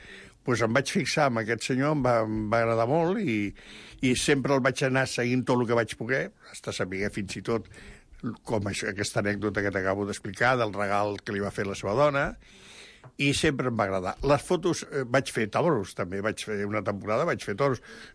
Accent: Barcelona, Catalonia, Spain; vaig néixer a Barcelona el 31 d'octubre de 1943, al carrer Aragó, entre Montaner i Aribau.

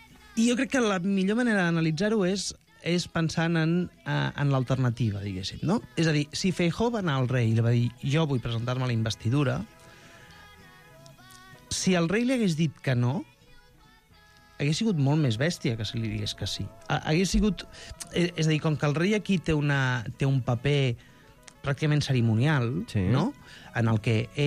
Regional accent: Vilassar de Mar, Catalonia, Spain; el de Vilassar de Mar, que és el meu poble

